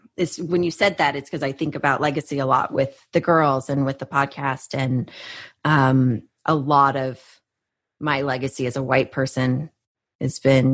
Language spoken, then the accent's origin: English; Houston, Texas, United States; in my hometown of Houston, the idea that you'd go to a park and you would see a memorial for a Confederate.